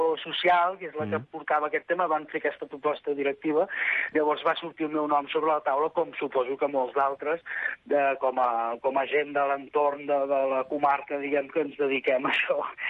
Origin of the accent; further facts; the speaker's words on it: Manresa, Catalonia, Spain; Jo sóc de Manresa, vull dir que, en certa manera, és molt proper.